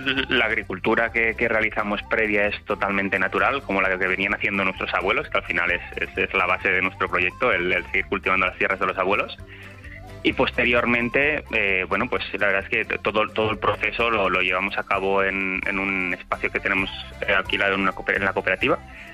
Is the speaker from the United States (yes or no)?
no; Nonaspe, Aragon, Spain; Así es, somos nonaspinos de Nonaspe. Estamos en cerquita de la frontera entre Cataluña y Aragón.